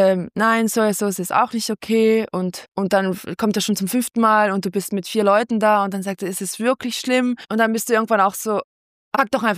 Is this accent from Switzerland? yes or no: no; Trentino-Alto Adige, Italy; weil ich komme ja aus Südtirol und so im Alpenländischen, sage ich, ist da schon auch sehr viel Gebäck